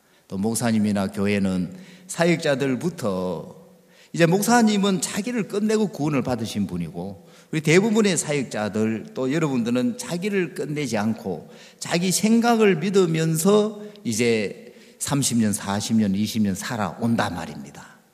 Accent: Hapcheon, South Gyeongsang, South Korea; 제 고향 후배예요. 합천. 아, 합천 이야기 했죠.

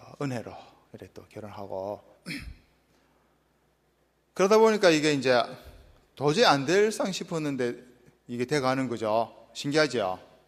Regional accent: Geochang, South Gyeongsang, South Korea; 제 고향이 경남 거창 가조인데, 거창도 깡촌이지만 가조는 더 깡촌인

